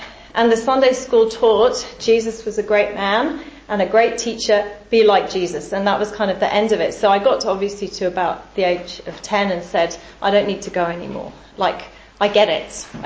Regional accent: East of England, United Kingdom; So I grew up in England. I grew up in Hertfordshire, and I was normal kind of, middle class kind of upbringing.

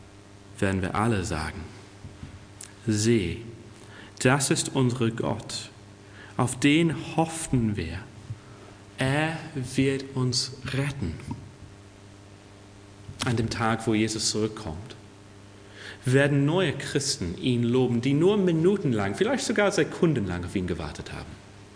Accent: England, United Kingdom; German is a second language; now in Germany; für mich als Engländer in Deutschland

